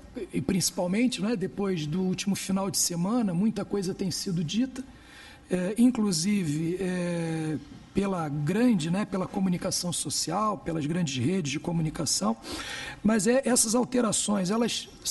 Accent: Brazil; eu venho do Brasil, já devem ter percebido pelo sotaque

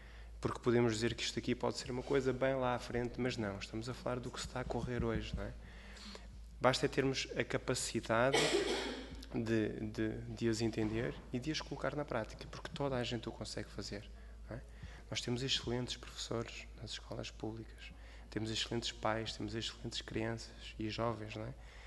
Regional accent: Porto, Portugal; Eu venho do Porto, somos vizinhos.

